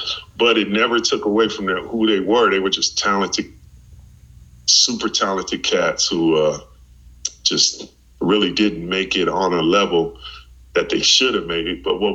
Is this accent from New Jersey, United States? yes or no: no; New York, United States; since, you know, I'm originally from New York and all